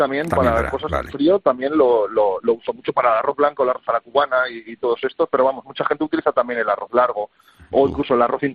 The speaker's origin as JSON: {"language": "Spanish", "region": "Valencian Community", "country": "Spain", "said": "como buen valenciano, he hecho infinidad de arroces"}